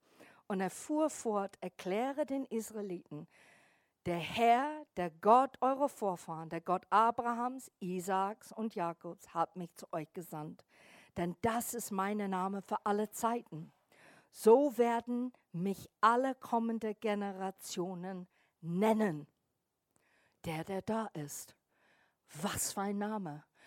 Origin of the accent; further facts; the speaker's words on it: England, United Kingdom; also born or lived in tropics; weil ich aufgewachsen bin in den Tropen und in England.